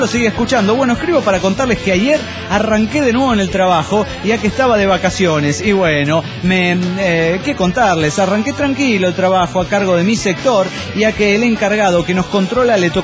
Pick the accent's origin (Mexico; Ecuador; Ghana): Mexico; Mexico City; born there; Yo nací en el DF. Eso me hace defequense. Y la gente, cuando me pregunta que de dónde soy, yo les digo inmediato y me relaciona con chilango.